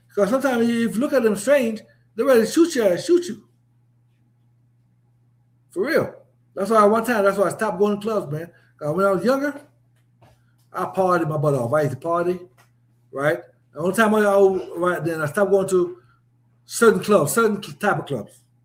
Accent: Jamaica; I'm a Jamaican, so I still want to to know what's going on in Jamaican politics.

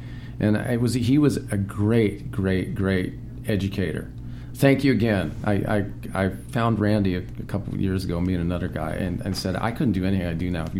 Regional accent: Lindsay, California, United States; I'm from Lindsay

